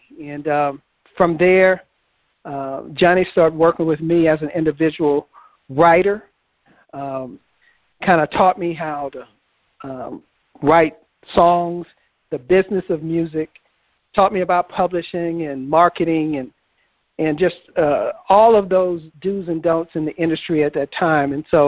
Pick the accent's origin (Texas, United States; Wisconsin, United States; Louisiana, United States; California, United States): Texas, United States; Houston; I grew up in Houston, Texas.